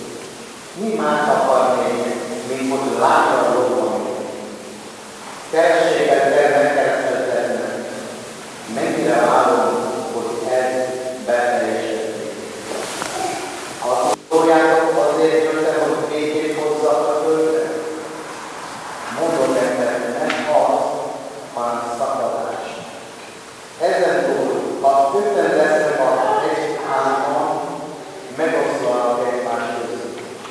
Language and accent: Hungarian; Tamil Nadu, India; Hungarian is a second language; now in Hungary; és én Dél-Indiából, Tamil Nadu államból származok, egy faluból, és körülbelül most 4000-en élünk ott